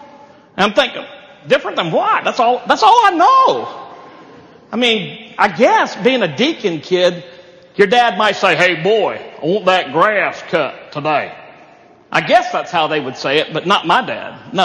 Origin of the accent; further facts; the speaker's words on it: Georgia, United States; I'm from Georgia. I'm a preacher's kid from Georgia.